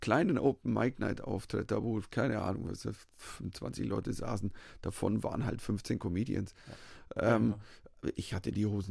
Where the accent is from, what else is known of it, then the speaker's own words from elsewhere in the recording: Bavaria, Germany; Weißt du, Heimat, ich bin verwurzelt mit Bayern, das ist meine Bayern, das ist meine Heimat. Ich bin nie weggezogen, all die Jahre